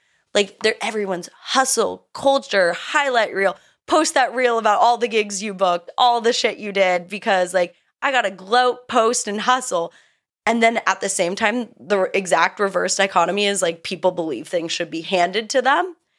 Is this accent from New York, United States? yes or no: no; Albuquerque, New Mexico, United States; moved away; growing up in Albuquerque, New Mexico until 2014.